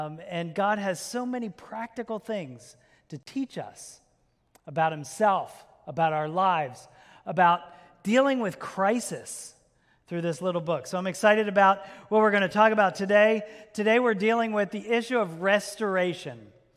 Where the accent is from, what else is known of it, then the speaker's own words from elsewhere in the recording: New Jersey, United States; moved away as an adult; I came to Oklahoma late in life. I'm not an Oklahoman. I'm from Jersey.